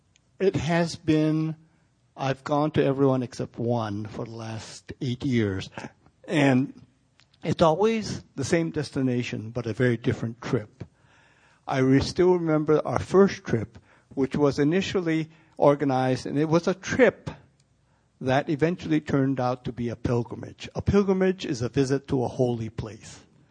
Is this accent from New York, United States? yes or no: no; Sacramento, California, United States; I'm from Sacramento, California.